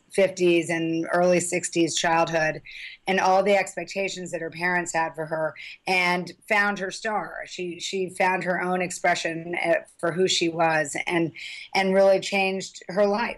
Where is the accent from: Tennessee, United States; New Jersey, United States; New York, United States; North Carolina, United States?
New York, United States; New York City; I grew up on the Upper West Side and Central Park was my playground